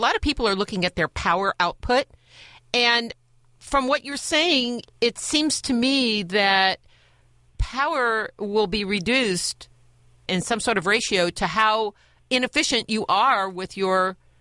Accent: Cincinnati, Ohio, United States; I grew up in Cincinnati. So, yeah, and you obviously skedaddled out of here, and I didn't.

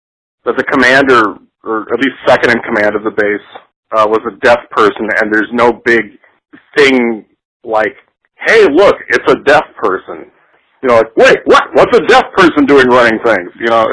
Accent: United States; I would say Whithouse, but I'm an American, so what do I know?

